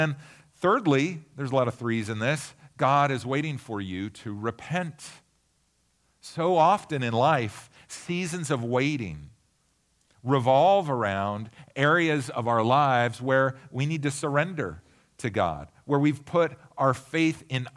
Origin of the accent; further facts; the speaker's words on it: Pacific Northwest, United States; I was raised by hippies in the Northwest, so you know we recycle trees.